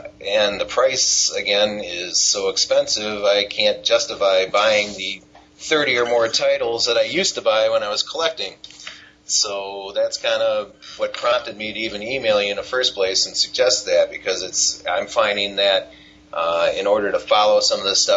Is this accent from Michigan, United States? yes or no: yes; Detroit, Michigan, United States; Oh, by the way, I'm from the Detroit area of Michigan.